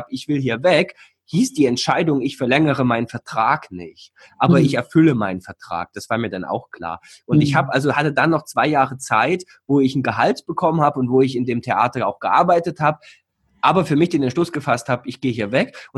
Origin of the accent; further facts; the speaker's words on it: East Germany, Germany; meine Anfangsjahre, ich komme aus der DDR, da war es auch teilweise ein bisschen düster und grau um mich rum